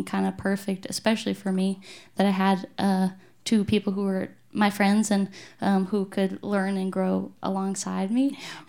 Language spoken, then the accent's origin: English; Alabama, United States; also born or lived in Minnesota; I was born in Minnesota, but moved when I was really little and grew up in Alabama. But I think that Midwestern passivity has stuck with me throughout my life.